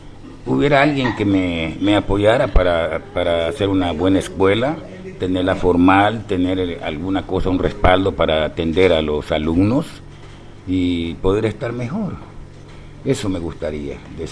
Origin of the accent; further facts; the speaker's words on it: Borbón, Esmeraldas, Ecuador; Soy de Borbón, pero mis padres vivían en el río Cayapa junto con los indígenas Cayapa. Y yo vivía también allá con ellos.